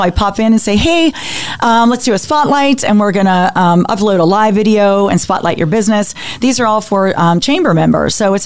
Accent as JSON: {"language": "English", "town": "Penn Hills", "region": "Pennsylvania", "country": "United States", "said": "Originally Penn Hills, so I'm an East End girl."}